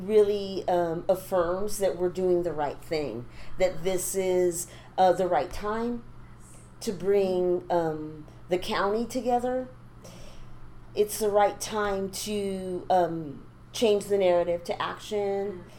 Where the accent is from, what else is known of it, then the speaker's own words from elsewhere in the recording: Chula Vista, California, United States; born and raised in Chula, lived my 53 years here.